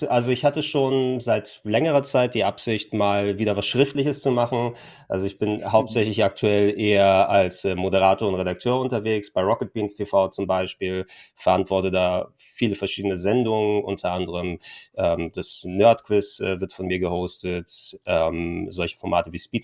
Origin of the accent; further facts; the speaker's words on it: Hamburg, Germany; born there; aber ich kann hier als gebürtiger Hamburger nur mit Shanties dienen.